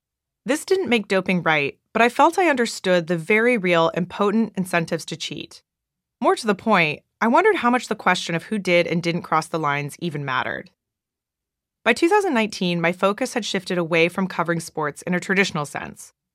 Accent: Eugene, Oregon, United States; I was born and raised in Eugene, Oregon, Nike's birthplace, and the self-proclaimed track and field capital of the world. Nike runners had godlike status in my home state.

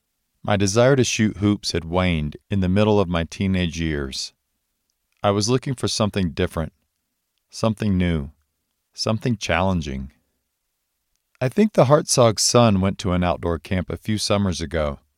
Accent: Gaffney, South Carolina, United States; my mom and sister had driven me the 2.5 hours from my hometown of Gaffney, South Carolina, to get there.

